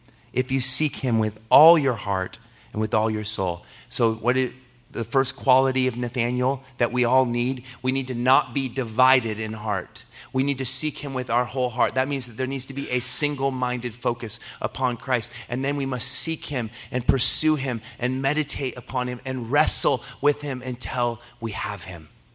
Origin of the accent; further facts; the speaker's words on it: Longview, Washington, United States; where I'm from, Longview, Kelso. I came from Longview, Kelso. And it is a pretty sketchy town.